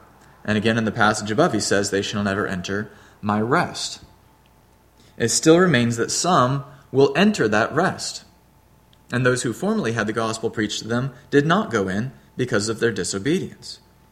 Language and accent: English; Flint, Michigan, United States; also born or lived in Grand Rapids / Chicago / Midland; I was born in Flint, Michigan, lived in that area for 18 years, lived in Grand Rapids for 4 years during college.